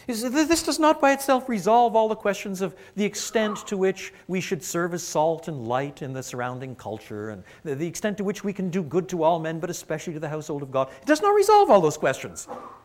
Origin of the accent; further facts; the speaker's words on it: Quebec, Canada; also born or lived in England; And I was brought up in French Canada.